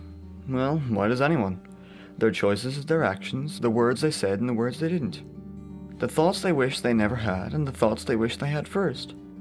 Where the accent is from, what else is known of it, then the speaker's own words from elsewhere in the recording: Castleknock, Leinster, Ireland; I am 15 years old and I'm from Castleknock.